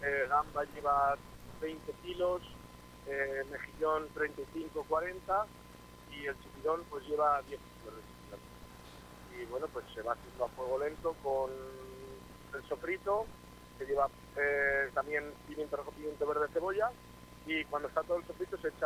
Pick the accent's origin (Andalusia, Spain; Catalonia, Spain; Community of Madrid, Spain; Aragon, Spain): Aragon, Spain; somos de Almadragón, ¿vale? Un pueblo de la provincia de Zaragoza, a lo de Calatayud.